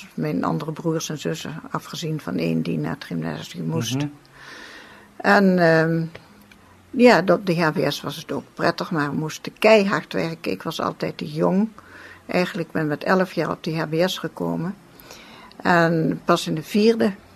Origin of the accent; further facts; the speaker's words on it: Assen, Drenthe, Netherlands; born there; Ik ben geboren in Assen, in Drenthe. Nummer 6 van een gezin met 9 kinderen uiteindelijk.